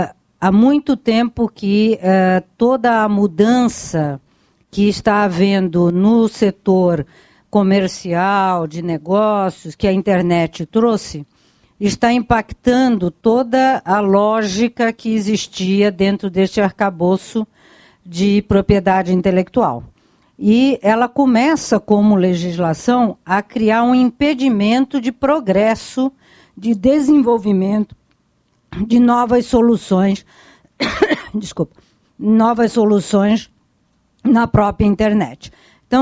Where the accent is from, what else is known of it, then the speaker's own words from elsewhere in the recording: Brazil; e da Itália não, do Brasil mesmo